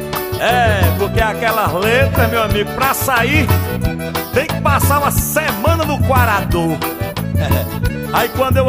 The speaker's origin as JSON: {"language": "Portuguese", "town": "Jardim do Seridó", "region": "Rio Grande do Norte", "country": "Brazil", "tie": "born or raised there", "said": "Eita, Siridó, região onde eu fui criado. É, porque eu nasci em Campina Grande e me criei em Jardim do Siridó, Rio Grande do Norte."}